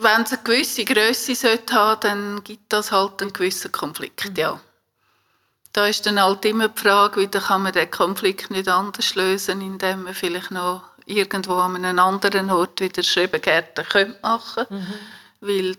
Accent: Switzerland; bei uns in der Schweiz sowieso, weil wir so eng aufeinander sind

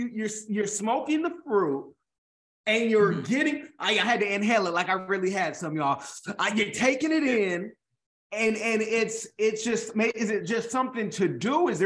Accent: Oakland, California, United States; now in South Florida, United States; Okay, and I'm from Oakland, just so you know. I live here in South Florida. I've lived on all the coast and in the central.

